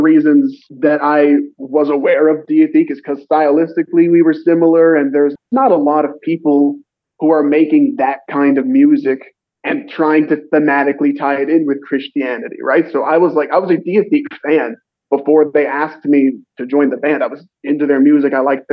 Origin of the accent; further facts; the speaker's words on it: Canada; I'm Canadian, right? So I'm the young, odd Canadian out of the group.